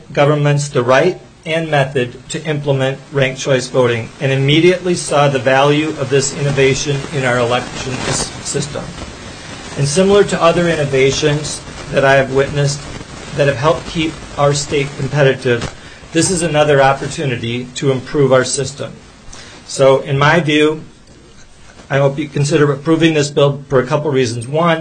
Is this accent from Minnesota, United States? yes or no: yes; Wadena County, Minnesota, United States; when I was growing up in Wadena County, we could expect our farm to produce about 75 bushels of corn per acre.